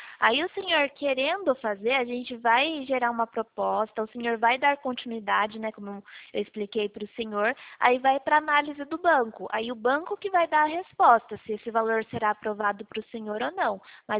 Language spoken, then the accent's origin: Portuguese; Sorocaba, São Paulo, Brazil; A gente é aqui do interior de São Paulo.